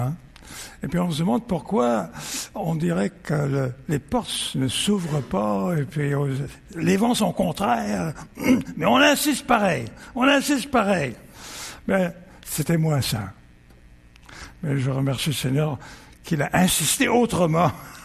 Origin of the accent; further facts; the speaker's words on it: Lyon, Auvergne-Rhône-Alpes, France; moved away as an adult; Et moi, je suis né à Lyon. Et alors, quand j'ai quitté Lyon, ma ville natale, pour aller aux États-Unis